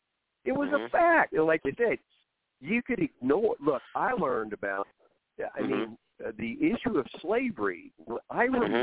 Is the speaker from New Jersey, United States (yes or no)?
no; Oklahoma, United States; And I'm from Oklahoma. I sure did. That's where I heard about the Trail of Tears.